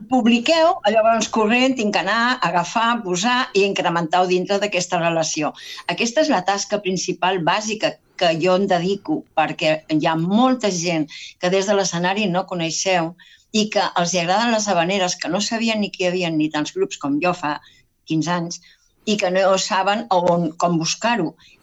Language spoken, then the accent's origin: Catalan; Reus, Catalonia, Spain; No. Va, jo soc de Reus.